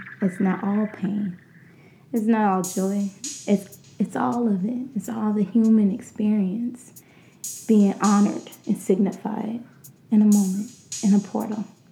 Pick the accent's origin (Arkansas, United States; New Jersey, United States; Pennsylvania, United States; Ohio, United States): Arkansas, United States; also born or lived in California; now in Atlanta, United States; But my hometown, where my grandmother lived and raised her family, was in Arkansas, in East Arkansas. And then my first memories are in California.